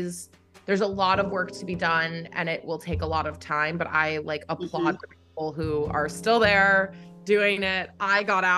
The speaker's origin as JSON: {"language": "English", "region": "West Virginia", "country": "United States", "tie": "born or raised there", "said": "I grew up in a place in the country and in the world that is incredibly unique. West Virginia is honestly one of the most wonderful places"}